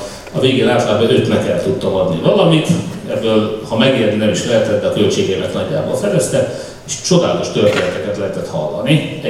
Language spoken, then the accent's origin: Hungarian; Hungary; És hát rögtön elmondtam, hogy én magyar vagyok, és mennyire szeretjük a lengyeleket.